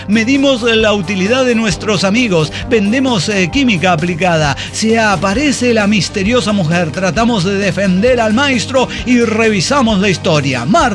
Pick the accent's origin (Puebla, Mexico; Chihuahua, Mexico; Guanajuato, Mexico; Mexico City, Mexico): Chihuahua, Mexico; now in Ciudad Juárez, Mexico; Eso pasó en Chihuahua, Chihuahua, de donde soy originario, no en Ciudad Juárez. La historia que conté, la del espejo y demás. Pero tengo 19 años viviendo en Juárez.